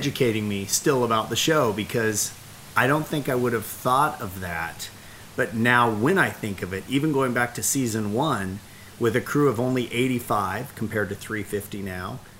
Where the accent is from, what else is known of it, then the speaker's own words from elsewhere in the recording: United States; born there; I was born in America as a white male, a knapsack of advantage, a loving family who supported me every bit of the way.